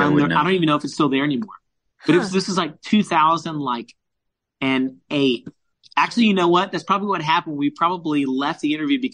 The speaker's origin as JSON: {"language": "English", "town": "Baytown", "region": "Texas", "country": "United States", "said": "I am from Baytown, Texas, which is where like we make all of your toothpaste and we make all of your gas"}